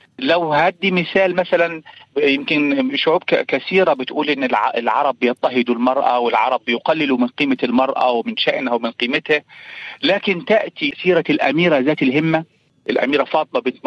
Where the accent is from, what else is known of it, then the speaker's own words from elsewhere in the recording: Upper Egypt, Egypt; أنا ابن الصعيد، نشأت وتربيت في الصعيد